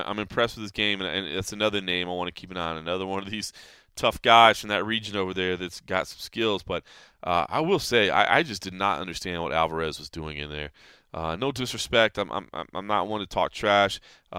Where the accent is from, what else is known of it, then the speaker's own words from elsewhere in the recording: Dallas, Texas, United States; obviously our good friends there in my hometown of Dallas, Texas.